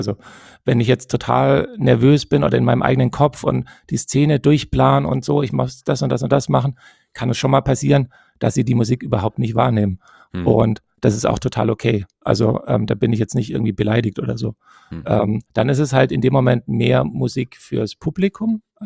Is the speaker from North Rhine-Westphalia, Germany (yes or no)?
no; Stuttgart, Baden-Württemberg, Germany; born there; ich bin dann tatsächlich in Stuttgart geboren. Stuttgart.